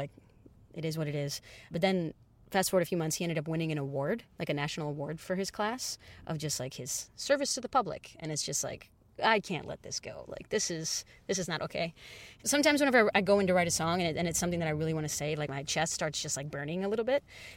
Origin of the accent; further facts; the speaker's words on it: Detroit, Michigan, United States; I'm a pop musician from Detroit. I grew up in a very religious household. I grew up in Christianity.